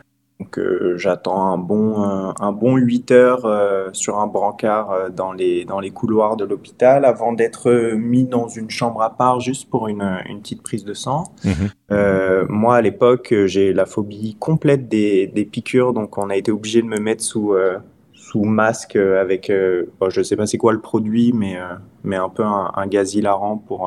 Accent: France; moved away; Je suis français de base. J'ai toujours grandi en France et ça va faire 2 ans maintenant que je suis parti.

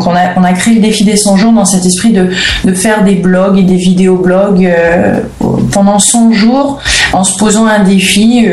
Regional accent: France; also born or lived in Santa Barbara, United States; Ouais, je suis pas né en France, non. Je suis né à Santa Barbara en Californie, mais de parents français, restaurateurs. Ils avaient un petit restaurant français là-bas, dans cette belle ville qui est Santa Barbara. Et donc je suis née là-bas, mais à l'âge de 2 ans on est rentré en France.

